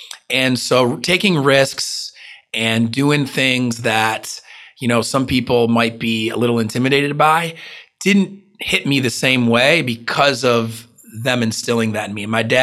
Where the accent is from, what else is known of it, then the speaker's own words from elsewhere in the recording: New York, United States; there's hardly any Italians in Alabama, or at least not as many as I'm used to growing up in New York